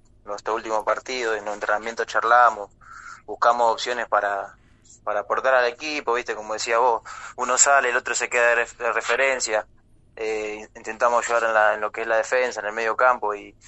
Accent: Pergamino, Buenos Aires Province, Argentina; now in Cipolletti, Argentina; cuando me mudé a Cipolletti estuve más cómodo y muy lindo, la verdad que me hace acordar mucho a donde soy yo de Pergamino

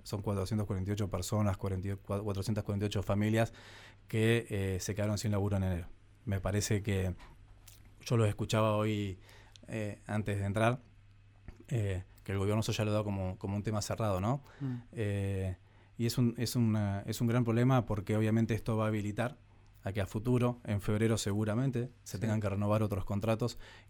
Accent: General Roca, Río Negro, Argentina; como concejal, como roquense, como renegrino y como argentino

